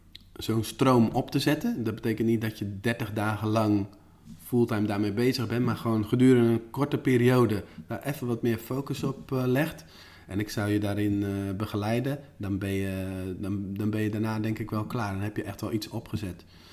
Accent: Netherlands; And this Dutchie lives near the windmills.

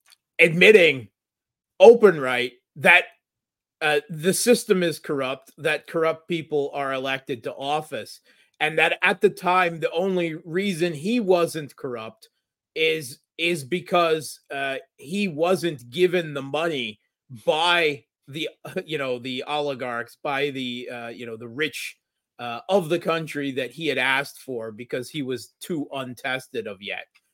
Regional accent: Scranton, Pennsylvania, United States; born there; I'm originally from Scranton, Wilkes-Barre, Pennsylvania. That's where I was born anyway.

